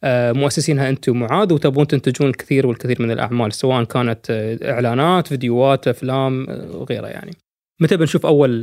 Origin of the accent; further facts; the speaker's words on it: United Arab Emirates; صعب نقول بأن نحن عندنا في الإمارات صناعة حقيقية للأفلام الإماراتية